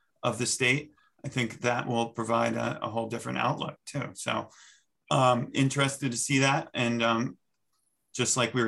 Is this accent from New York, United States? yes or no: yes; Buffalo, New York, United States; I'm like I told you guys before the show, I'm originally from Buffalo.